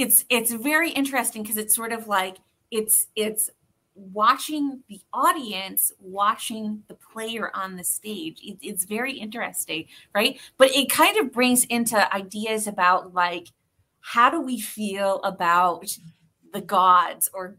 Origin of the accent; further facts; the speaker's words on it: Muskegon, Michigan, United States; there have been incidents in my hometown of Muskegon